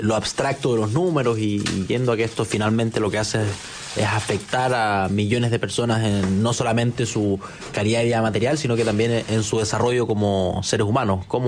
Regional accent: Araucanía, Chile; Yo que soy de la Araucanía

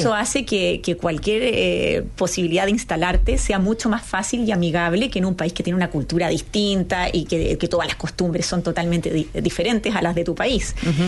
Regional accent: Chile; now in Valencia, Spain; Bueno, junto a mi familia nos trasladamos efectivamente de Chile a vivir en este caso a Valencia, aquí en España.

